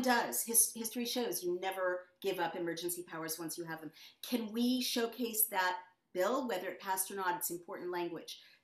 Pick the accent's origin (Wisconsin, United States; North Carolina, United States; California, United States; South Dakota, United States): California, United States; I am from California